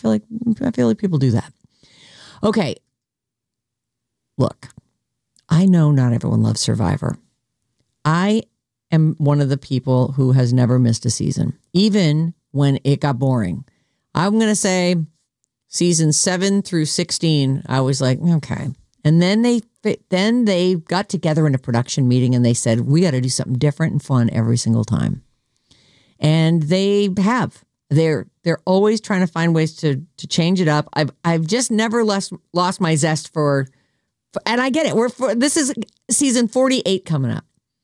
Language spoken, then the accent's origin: English; Rhode Island, United States; born there; So I was born in Rhode Island.